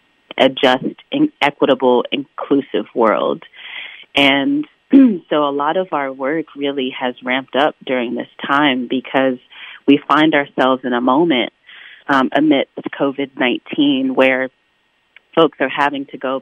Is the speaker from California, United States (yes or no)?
no; Morganton, North Carolina, United States; I am a native to Western North Carolina, born and raised in Morganton, and actually I do have family roots in Asheville as well. So, yes, I'm very much local.